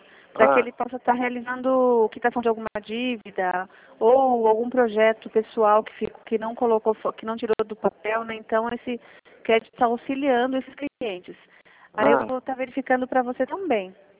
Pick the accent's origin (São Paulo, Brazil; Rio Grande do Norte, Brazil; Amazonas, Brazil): São Paulo, Brazil; Sorocaba; eu sou de Sorocaba, né?